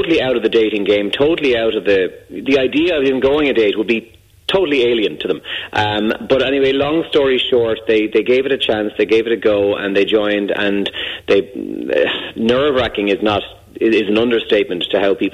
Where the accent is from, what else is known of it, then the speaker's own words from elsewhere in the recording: Ireland; I'm very Irish by saying I'm a bit too warm here in the office.